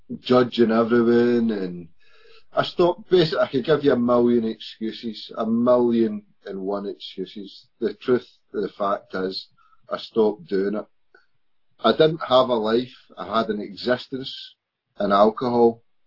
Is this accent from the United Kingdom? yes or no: yes; Scotland, United Kingdom; I'm from Scotland.